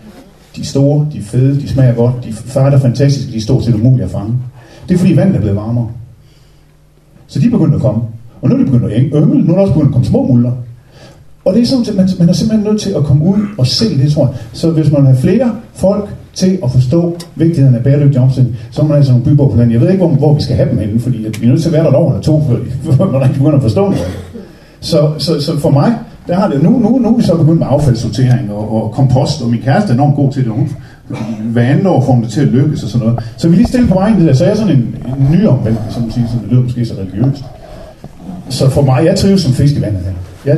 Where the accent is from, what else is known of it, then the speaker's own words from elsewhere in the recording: Aarhus, Central Denmark Region, Denmark; Jamen, jeg kommer fra Aarhus, og har boet derinde i mange, mange år.